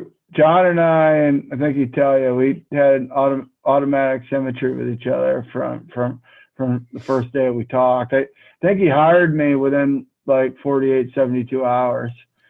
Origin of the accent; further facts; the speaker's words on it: Massachusetts, United States; And I grew up in Western Mass, about an hour from New Britain